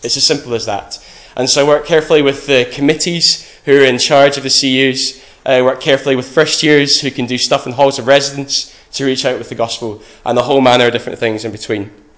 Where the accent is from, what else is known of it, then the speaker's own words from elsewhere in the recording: Glasgow, Scotland, United Kingdom; now in Edinburgh, United Kingdom; I grew up in Glasgow. And it's almost a partisan thing to say. And then I moved through to Edinburgh about 6 years ago